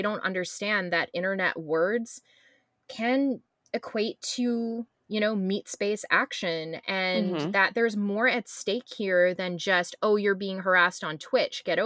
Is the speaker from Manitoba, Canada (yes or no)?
no; British Columbia, Canada; I definitely don't know anything about that being from British Columbia, which is currently on fire.